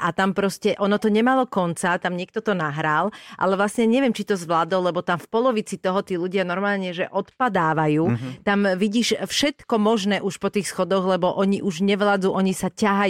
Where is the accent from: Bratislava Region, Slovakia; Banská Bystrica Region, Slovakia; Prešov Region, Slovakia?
Bratislava Region, Slovakia; Bratislava; veľmi veľa častí svojho rodného mesta nepoznám. Že ja som akože z Bratislavy a veľmi veľa vecí v Bratislave som nevidela.